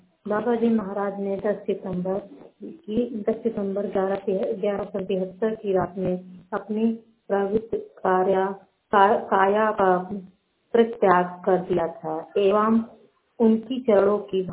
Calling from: Bankuria Motipur, Uttar Pradesh, India; मेरे गांव का नाम बंकुरिया मोतीपुर है। मैं जिला संतकबीर नगर से बोल रही हूँ।

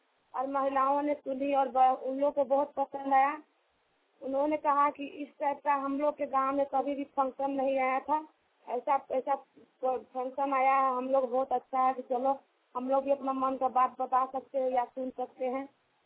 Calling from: Ranchi, Jharkhand, India; रांची झारखंड से।

